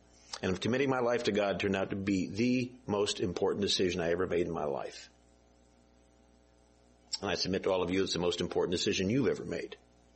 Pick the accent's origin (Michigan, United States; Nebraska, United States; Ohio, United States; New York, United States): Michigan, United States; And I came from Michigan and I skied some.